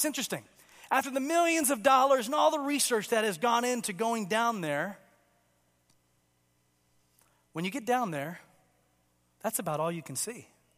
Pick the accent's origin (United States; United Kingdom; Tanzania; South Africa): Tanzania; I grew up in Tanzania, East Africa